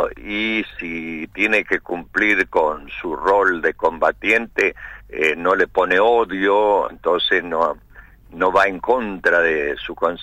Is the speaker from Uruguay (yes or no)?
no; Argentina; ahora es nosotros como pueblo argentino, como sociedad